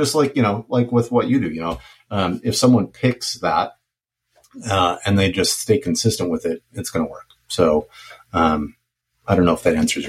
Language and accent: English; Wisconsin, United States; I grew up in the Midwest in Wisconsin, and there you have, you know, a couple of big cities, but mostly all these small towns that are, you know, 10 minutes apart from each other.